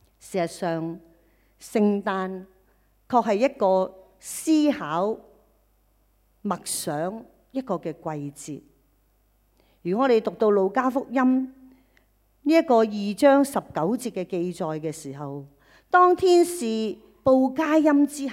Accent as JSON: {"language": "Chinese", "country": "Hong Kong", "said": "今天我们香港人需要的正正就是满有盼望这个的生命"}